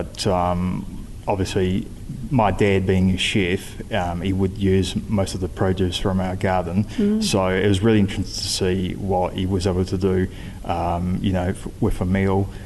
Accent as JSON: {"language": "English", "town": "Venice", "region": "Veneto", "country": "Italy", "tie": "born or raised there", "lives_now": "New Zealand", "said": "So I was born and raised in Venice"}